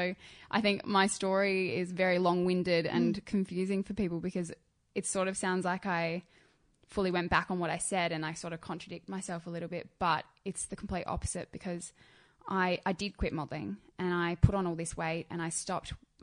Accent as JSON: {"language": "English", "town": "Adelaide", "region": "South Australia", "country": "Australia", "tie": "born or raised there", "said": "Adelaide as well, because I grew up in Adelaide. It's very small and everybody talks."}